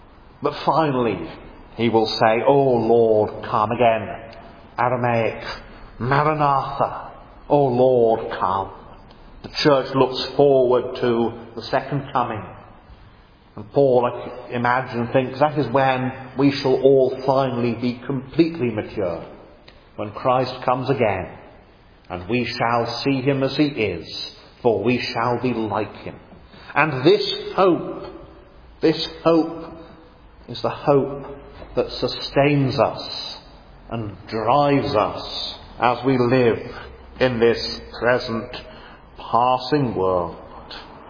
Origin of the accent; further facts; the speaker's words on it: England, United Kingdom; Now we don't, now we're English, we don't do that kind of thing.